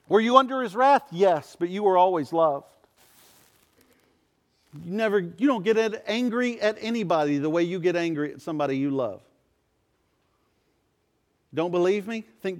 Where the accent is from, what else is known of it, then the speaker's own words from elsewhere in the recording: Texas, United States; I grew up in East Texas where I-20 and Highway 59 meet.